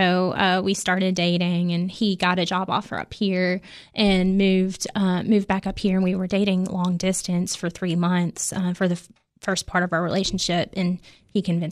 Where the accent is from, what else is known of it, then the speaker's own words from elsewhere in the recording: Alabama, United States; moved away as an adult; now in Tennessee, United States; I grew up in Alabama